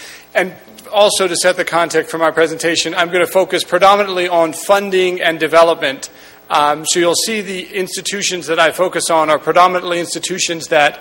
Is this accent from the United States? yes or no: yes; United States; It's my home country, the U.S.